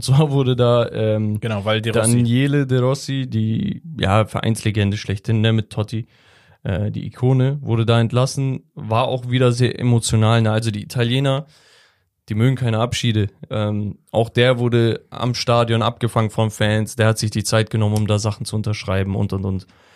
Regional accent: Hamburg, Germany; also als Hamburger kann ich das Todes nachvollziehen, ne?

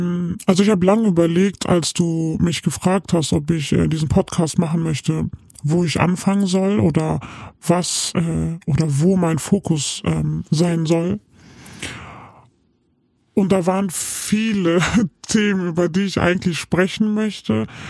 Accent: Turkey; Also ich als Türkin kann das vielleicht sagen

